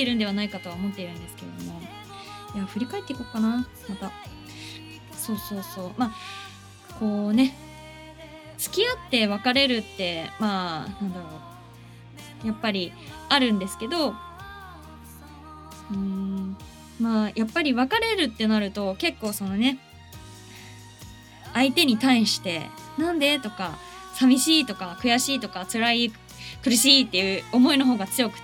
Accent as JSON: {"language": "Japanese", "town": "Urawa", "region": "Saitama", "country": "Japan", "tie": "born or raised there", "said": "で、5月が浦和駅、私の地元。"}